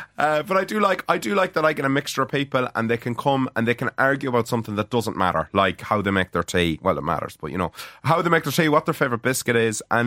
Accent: Connacht, Ireland; I'm from Mayo.

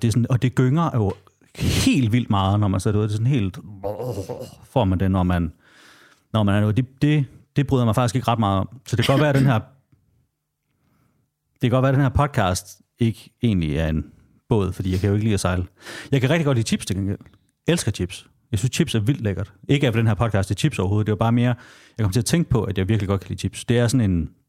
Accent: Jutland, Denmark; jeg har lige været hjemme i Jylland og besøge ham

